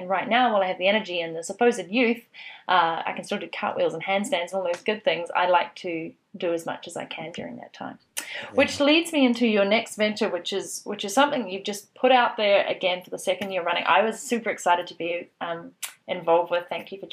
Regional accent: New Zealand; I am back home in my home country, New Zealand, right now.

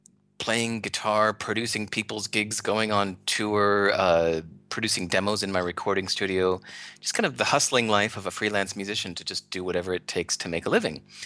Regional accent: California, United States; born there; accent: American; as you can tell by my accent, I'm American, born in California

